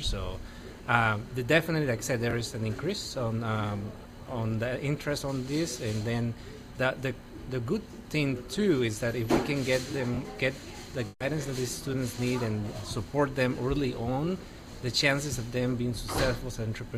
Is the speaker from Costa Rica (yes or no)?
yes; Costa Rica; English is a second language; moved away as an adult; now in Rock Hill, United States; I'm originally from Costa Rica, so if you hear an accent, that's where it's coming from. But I came to Winthrop University. That's what brought me to Rock Hill 13 years ago.